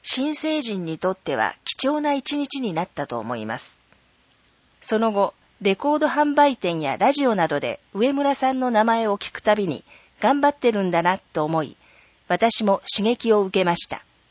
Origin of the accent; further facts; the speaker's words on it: Kawanishi, Hyogo, Japan; 生まれ育った川西のために歌を作る機会を与えていただいた